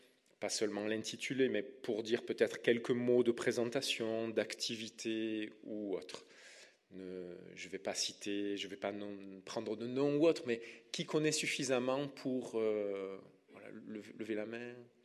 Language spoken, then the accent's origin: French; Marseille, Provence-Alpes-Côte d'Azur, France; accent: southern French; Mon petit accent traduit mon origine du sud de la France et Marseille